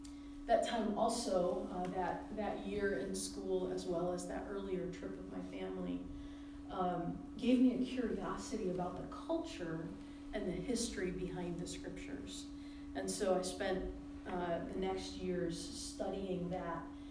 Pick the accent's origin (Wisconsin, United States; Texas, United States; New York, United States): New York, United States; I'm a New Yorker, right? Lived on the East Coast.